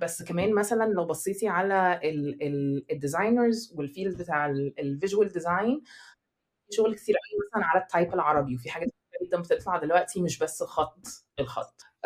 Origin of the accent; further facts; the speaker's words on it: Egypt; moved away as an adult; also born or lived in Dubai; now in Netherlands; انا عايشه في هولندا دلوقتي لكن انا مشيت من مصر من 6-7 سنين، غير كده انا تقريبا عايشه في مصر طول عمري. لما كنت حتى مش عايشه في مصر انا عشت في دبي 3 سنين وقت المدرسه